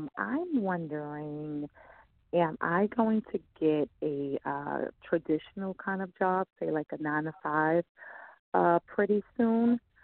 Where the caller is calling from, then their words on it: New York, United States; I'm calling from New York.